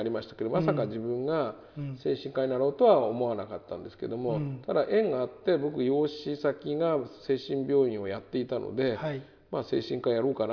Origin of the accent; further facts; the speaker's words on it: Kodaira, Tokyo, Japan; 僕出身は東京の小平ですね。